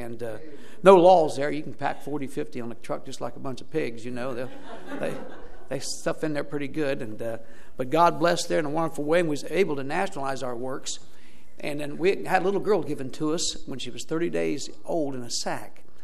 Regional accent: Ohio, United States; Now, I was raised in Ohio, but I've been a Bears fan since birth.

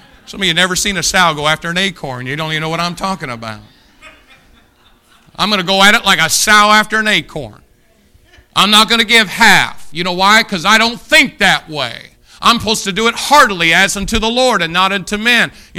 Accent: Indiana, United States; And we're from Indiana

